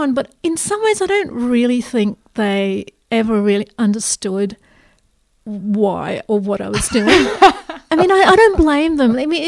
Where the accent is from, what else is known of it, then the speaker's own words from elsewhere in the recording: Canberra, Australian Capital Territory, Australia; I grew up in Canberra.